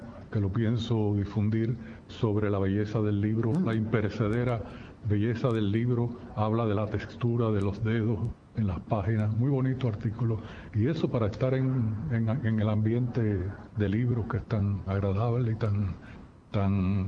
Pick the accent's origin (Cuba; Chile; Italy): Cuba; Remedios, Villa Clara; also born or lived in Caibarién; Nací en Caibarién, pero a los pocos días me llevaron para Remedios, donde viví hasta los 8 años, y en ese ambiente remediano es el que se refleja en mis escritos.